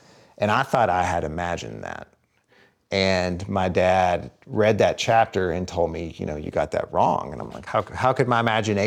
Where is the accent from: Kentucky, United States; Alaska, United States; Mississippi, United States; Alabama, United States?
Kentucky, United States; the kids I grew up with in Eastern Kentucky